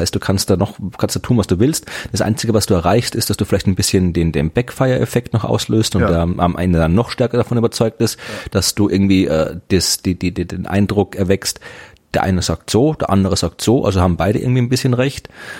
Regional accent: Thuringia, Germany; ich komme aus Thüringen

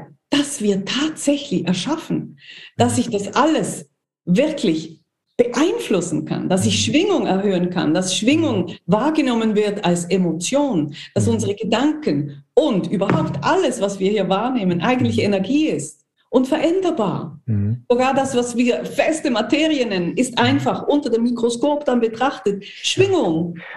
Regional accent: Basel, Basel-Stadt, Switzerland; ich komme auch aus Basel

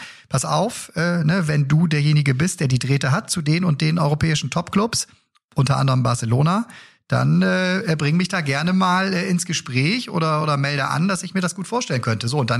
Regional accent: Cologne, North Rhine-Westphalia, Germany; als Kölner

